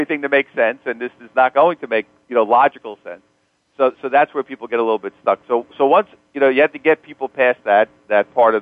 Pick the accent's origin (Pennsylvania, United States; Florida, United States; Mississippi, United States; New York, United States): New York, United States; now in California, United States; being a New Yorker originally, now living in California